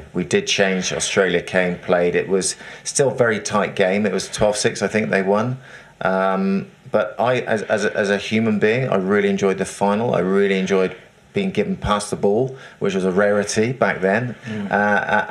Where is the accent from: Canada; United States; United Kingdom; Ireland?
United Kingdom; England; Because I've only known England. I'm English.